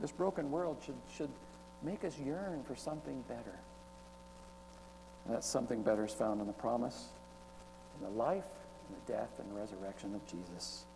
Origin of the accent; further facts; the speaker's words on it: Texas, United States; maybe it's because I'm from Texas.